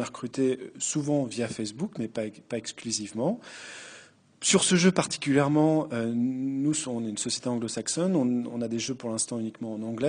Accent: France; Bonjour, donc … je suis français.

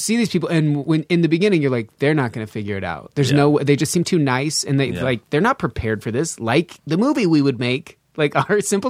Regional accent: Sparks, Nevada, United States; also born or lived in Reno; I was born in St. Mary's Hospital. I spent my first 3 years on a ranch like 50 miles north of Reno. So I don't remember much of that. And then I kind of... we lived in Sparks for a little bit

